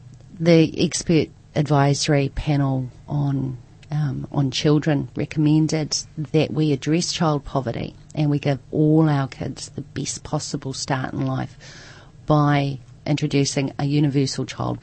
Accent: Waikato, New Zealand; We had access to bush, we had access to sea. We swam in the Waipa River, we went eeling

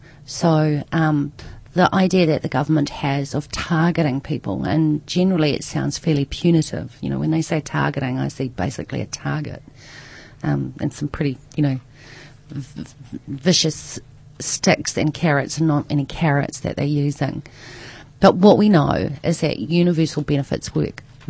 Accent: Waikato, New Zealand; We had access to bush, we had access to sea. We swam in the Waipa River, we went eeling

